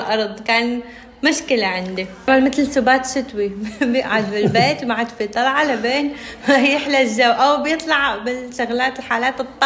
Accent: Qamishli, Al-Hasakah Governorate, Syria; now in Germany; انا من سوريا من قامشلي

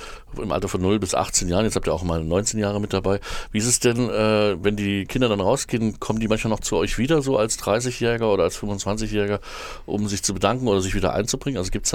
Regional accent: Erfurt, Thuringia, Germany; Also ich frage jetzt so als Erfurter

